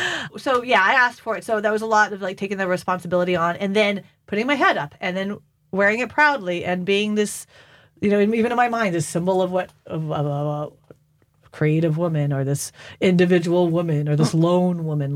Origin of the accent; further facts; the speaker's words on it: United States; And this is what I love being an American woman, frankly